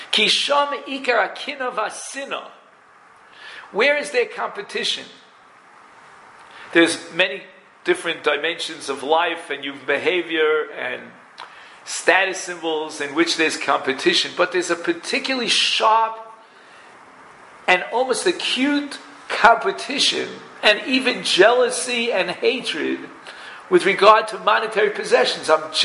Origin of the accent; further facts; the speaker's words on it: Brooklyn, New York, United States; I come from Brooklyn, New York. Anyone else here?